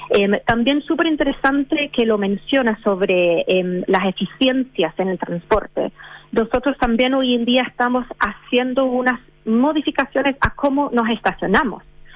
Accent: England, United Kingdom; Spanish is a second language; Soy inglesa.

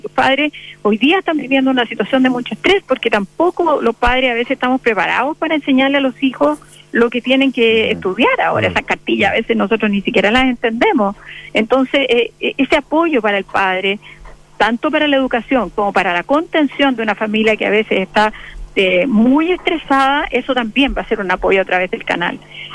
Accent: Chile; como chilenos, peleemos por Chile

